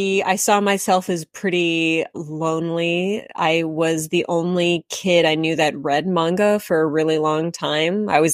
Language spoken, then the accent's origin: English; Midwest, United States; also born or lived in Iowa; now in Chicago, United States; So I was born in Iowa, but my family moved around a lot. We were never anywhere for very long. So I say I'm from the Midwest. I live in Chicago right now.